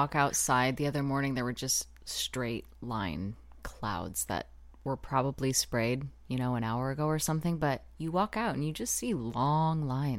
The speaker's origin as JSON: {"language": "English", "region": "Tornado Alley", "country": "United States", "tie": "born or raised there", "said": "because we grew up in Tornado Alley"}